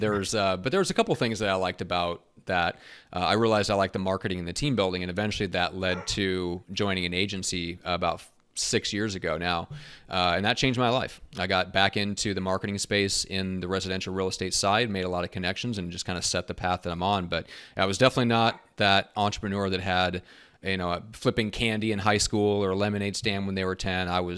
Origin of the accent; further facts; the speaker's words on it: Iowa, United States; I actually grew up in Iowa, so I'm a Midwest guy.